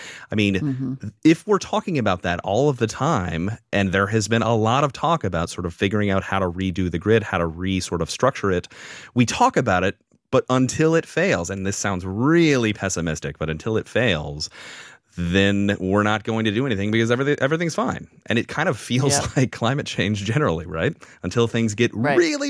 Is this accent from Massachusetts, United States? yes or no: no; Fort Worth, Texas, United States; Beautiful Dallas, Texas. I grew up in Fort Worth.